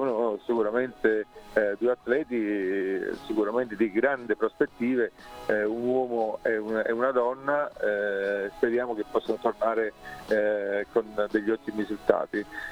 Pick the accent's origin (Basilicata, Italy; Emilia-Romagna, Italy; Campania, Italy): Campania, Italy; Naples; quindi da buon napoletano scaramantico non la dico